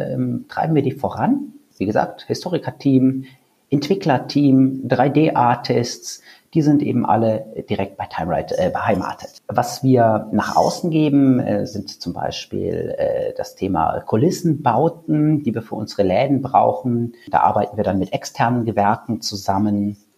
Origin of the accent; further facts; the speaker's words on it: Cologne, North Rhine-Westphalia, Germany; Als Kölner muss ich dir jetzt natürlich sagen, dass das hier eine der schönsten Städte Deutschlands ist.